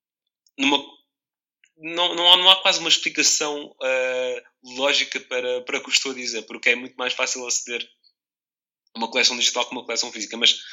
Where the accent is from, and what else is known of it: Almada, Setúbal, Portugal